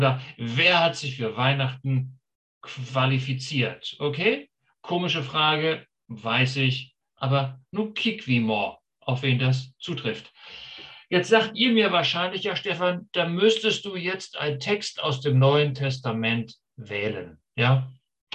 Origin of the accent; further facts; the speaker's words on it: Schleswig-Holstein, Germany; ich komme aus Schleswig-Holstein, okay?